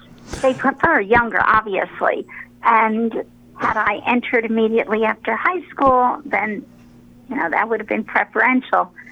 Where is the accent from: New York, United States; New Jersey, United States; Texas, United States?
New Jersey, United States; Bayonne; Okay, well, I come from the state of New Jersey, the Garden State, with the beautiful beaches right at this time of the year.